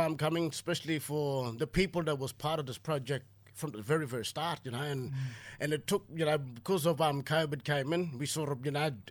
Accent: Kuranda, Queensland, Australia; Guys, I'm Jabugai from Kuranda. I'm Jabugai representative, part of the Jabugai Nation group

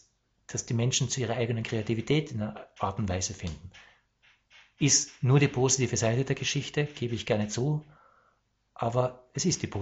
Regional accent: Austria; Ich meine, in Deutschland war es extrem, aber aus Österreich, wo ich herkomme, ich weiß, da war das absolut extrem

